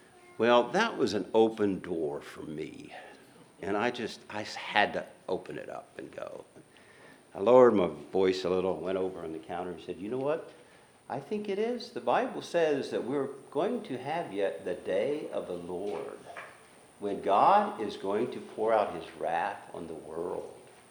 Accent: Pensacola, Florida, United States; It attacked my hometown this past week. I came from Pensacola.

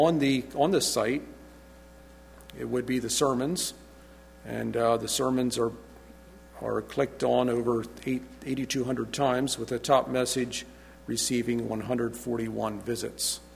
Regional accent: Myanmar; age 63, married with 3 kids, 2 daughters married, and son still single. We are born and brought up in Burma.

